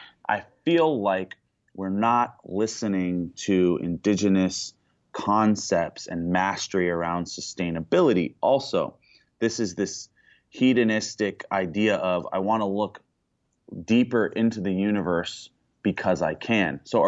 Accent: Hawaii, United States; I have a PhD from an elite institution, and I'm Hawaiian, so don't talk about my community like that.

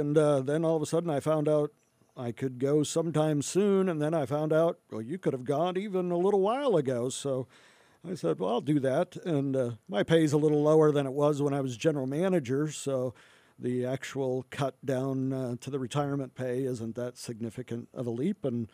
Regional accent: Rushville, Illinois, United States; I grew up in Rushville. I got hired at a radio station in Beardstown, commercial station, and spent a few years there.

